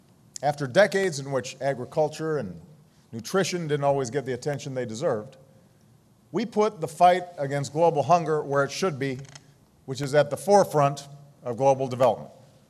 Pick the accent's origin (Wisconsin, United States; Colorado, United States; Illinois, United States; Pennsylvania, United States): Illinois, United States; Chicago; but since we're not doing this in my hometown, I wanted to bring a little bit of Chicago to Washington.